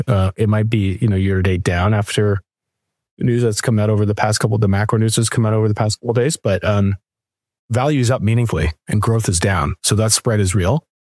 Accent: Canada; Yeah, so I'm Canadian born and raised.

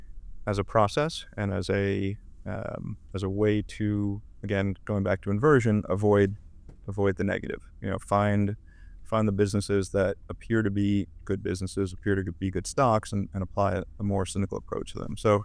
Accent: New York City, New York, United States; I grew up in New York City.

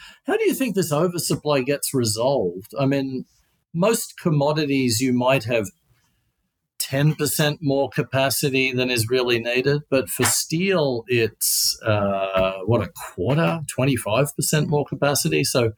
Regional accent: Australia; I'm from Australia, and I remember as a kid all of the steel mills closing

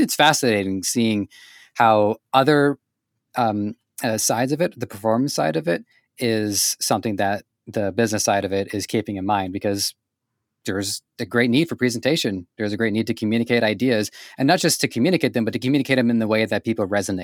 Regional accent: Canada; because I'm born and raised in Canada, and my running joke is that Canada is basically the United States wearing a helmet.

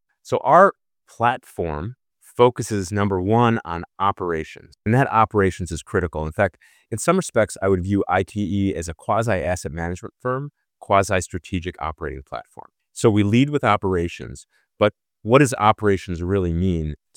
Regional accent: Midwest, United States; Well, I grew up in the Midwest, where we were familiar with a lot of transportation, obviously the automotive industry, but we saw a lot of rail cars, chassis, and trailers, and certainly airplanes going all over the place.

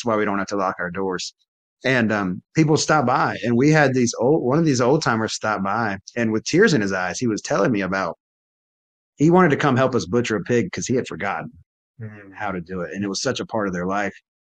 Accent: North Carolina, United States; also born or lived in Denver, Colorado; cause I'm from North Carolina, we're back here, but I was living in Denver, Colorado when we had our agrarian conversion

